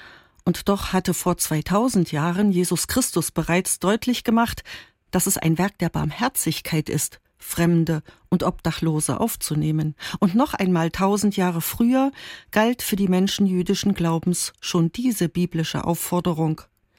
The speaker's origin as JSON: {"language": "German", "town": "Weimar", "region": "Thuringia", "country": "Germany", "tie": "born or raised there", "said": "In meiner Heimatstadt Weimar begegnet man ihm auf Schritt und Tritt, Johann Wolfgang von Goethe."}